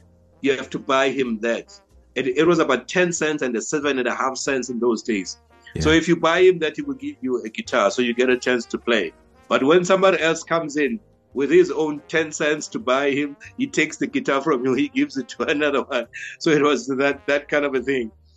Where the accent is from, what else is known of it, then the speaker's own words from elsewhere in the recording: Queenstown, Eastern Cape, South Africa; born there; now in Cape Town, South Africa; I moved to Cape Town because I was born in Queenstown, a small little town in the Eastern Cape, right? We have a family in Cape Town.